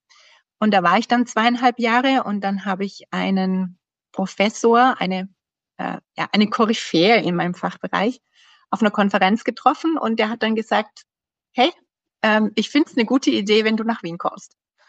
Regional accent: Schwäbisch Hall, Baden-Württemberg, Germany; now in Vienna, Austria; Ich bin aufgewachsen in Schwäbisch Hall. Das ist ein relativ kleiner Ort, eine kleine Stadt in Deutschland, im Süden von Deutschland.

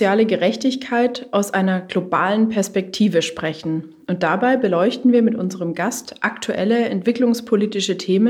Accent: Lake Constance area, Germany; Sein Wahlkreis liegt ungefähr da, wo ich herkomme, nämlich am Bodensee.

